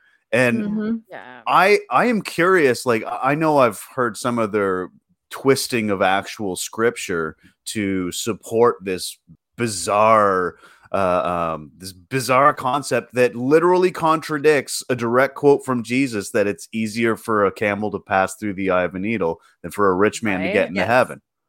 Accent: Canada; Yeah, because I'm Canadian and I'm polite.

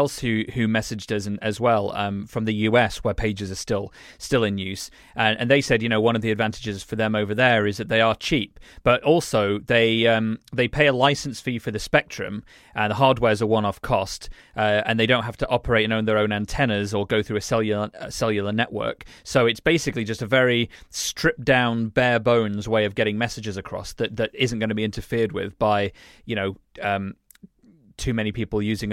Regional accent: England, United Kingdom; I'm English, so don't take much offence

